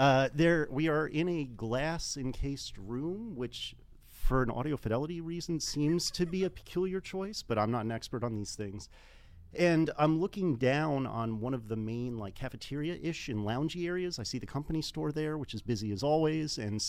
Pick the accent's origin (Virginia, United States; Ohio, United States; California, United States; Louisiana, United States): Virginia, United States; Richmond; And I'm from Richmond, Virginia, so I'm only a couple hours south of where they used to live.